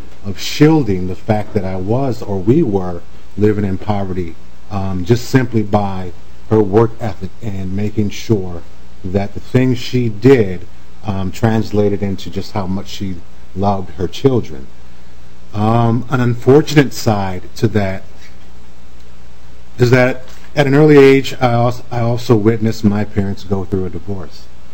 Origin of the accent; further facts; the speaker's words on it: Saint Paul, Minnesota, United States; I am originally from the Rondo community. I grew up exactly six blocks from the Twin Cities Rise site located on Lexington here in St. Paul.